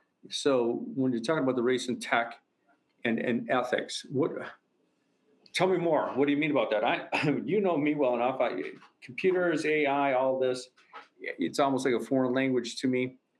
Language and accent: English; Midwest, United States; as I grew up in the Midwest in that area